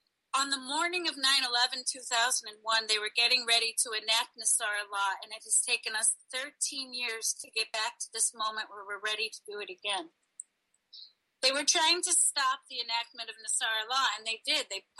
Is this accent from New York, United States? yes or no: yes; Long Island, New York, United States; I grew up on Long Island. I graduated Long Beach High School in 1984. I have stood on top of the World Trade Centers as a little girl and looked out. And I understand the New Yorker perspective on this.